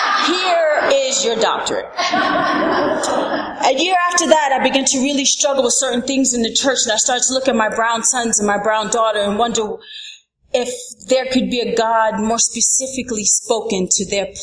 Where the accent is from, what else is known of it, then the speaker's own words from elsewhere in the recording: Brooklyn, New York, United States; I'm from Brooklyn, New York.